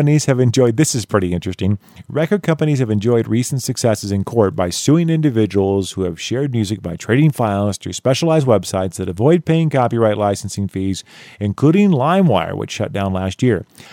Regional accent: Iowa, United States; Oh, here's one from my home state, Waterloo, Iowa.

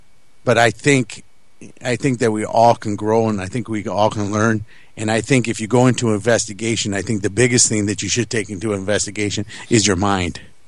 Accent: Wisconsin, United States; he just lives up the street from me in Appleton, because I'm from Wisconsin.

